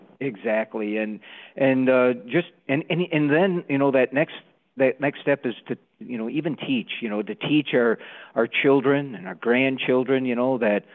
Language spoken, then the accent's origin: English; Merrill, Wisconsin, United States; now in Beaver Dam, United States; in fact, I am a Wisconsin guy. All right. So I'm in the Beaver Dam Horicon area. I grew up and was born and raised in Merrill, so it's always good to talk to some Wisconsin people once again.